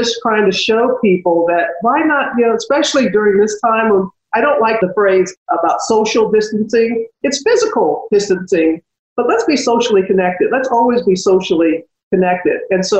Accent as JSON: {"language": "English", "country": "United States", "tie": "born or raised there", "said": "when my hometown was destroyed by Hurricane Katrina"}